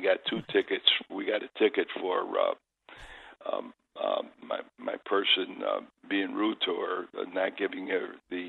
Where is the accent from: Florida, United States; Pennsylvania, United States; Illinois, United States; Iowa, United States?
Illinois, United States; Chicago; I've been born and raised in Chicago. I could live anywhere, and I'm past the retirement age, you know, and I could live anywhere, and I don't really have to work. I love it. I love the city. I live in the city. I was born and raised in the city.